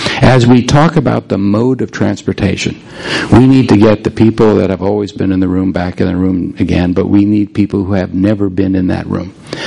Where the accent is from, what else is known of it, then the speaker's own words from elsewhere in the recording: Washington, District of Columbia, United States; I grew up in Washington, D.C. They have a great metro system there.